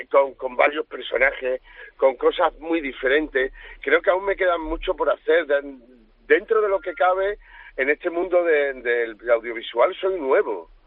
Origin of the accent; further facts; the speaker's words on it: Andalusia, Spain; mi aportación como andaluz